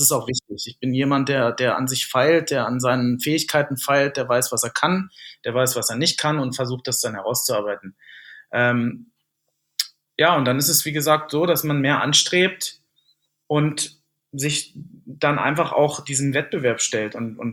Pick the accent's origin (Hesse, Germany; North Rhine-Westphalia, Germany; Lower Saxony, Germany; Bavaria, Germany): Lower Saxony, Germany; Ich komme aus Niedersachsen.